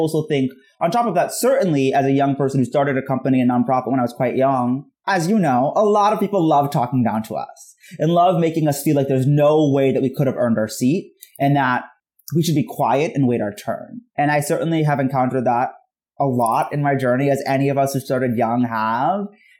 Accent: United States; I'm American Muslim, I'm a political progressive, I'm a person of color

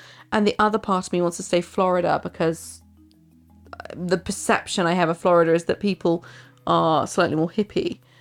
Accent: England, United Kingdom; I don't know. I'm English.

